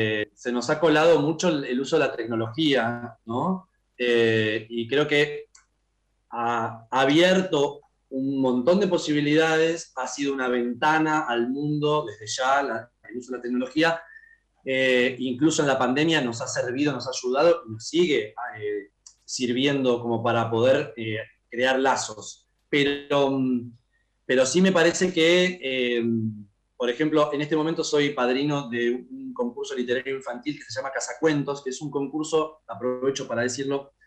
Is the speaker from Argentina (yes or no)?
yes; Comodoro Rivadavia, Chubut, Argentina; yo soy de Comodoro Rivadavia, Sur, Chubut, y como el barrio era un barrio muy tranquilo, el barrio Pueyrredón de Comodoro Rivadavia